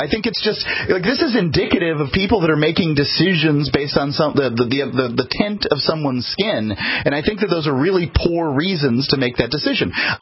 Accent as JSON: {"language": "English", "region": "the South", "country": "United States", "said": "I'm from the South"}